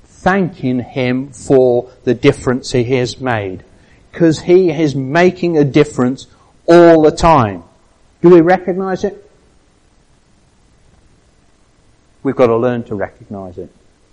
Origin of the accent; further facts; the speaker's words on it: United Kingdom; But we're British and we know how to do it all the time, don't we?